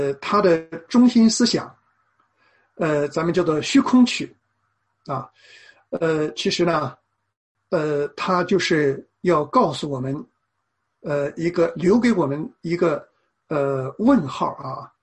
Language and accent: Chinese; China; 我那个时候呢，我就从中国的很贫穷的农村啊，来到了一个我们中国人说很洋气的城市啊，就青岛啊。